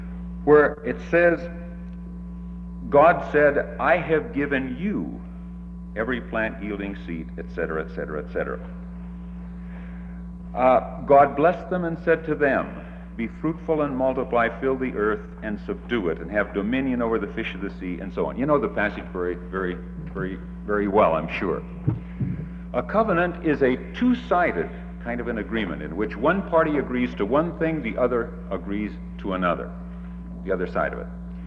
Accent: Seattle, Washington, United States; Geographically, I come from Seattle.

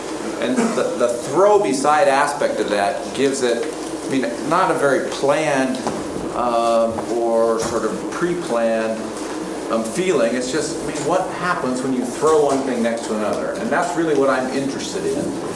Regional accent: Montana, United States; But we're from Montana.

